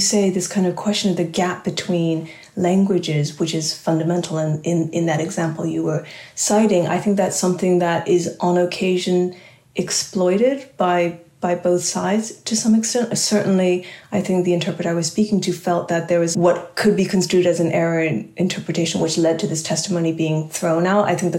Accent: California, United States; I always remember I grew up in California

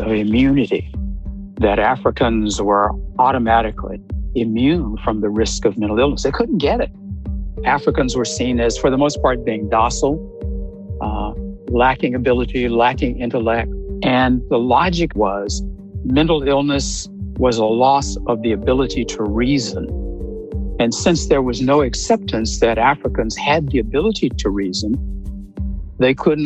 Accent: Tulsa, Oklahoma, United States; I grew up in Tulsa, Oklahoma

